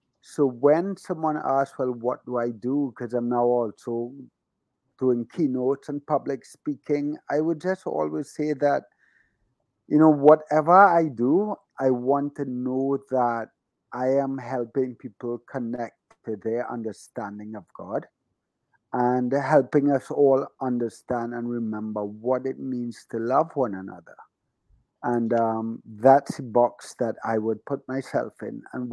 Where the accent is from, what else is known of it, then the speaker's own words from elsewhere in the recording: Trinidad & Tobago; I was born in Trinidad, and I've spent most of my life in Trinidad, other than traveling and so on. But my mom's ancestry is Irish, and my dad's family's Syrian, Middle Eastern. And I spent the majority of my life here. I went to university in Florida